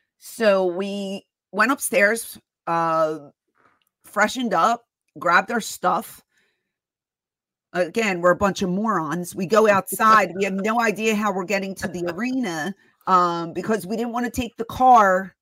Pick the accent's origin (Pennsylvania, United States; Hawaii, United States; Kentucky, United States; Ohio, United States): Pennsylvania, United States; Philadelphia; born there; I've been there before because I was born in Philadelphia